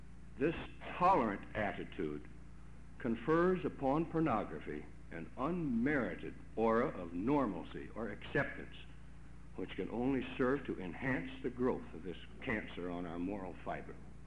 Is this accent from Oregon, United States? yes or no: yes; Albany, Oregon, United States; from Albany, Oregon.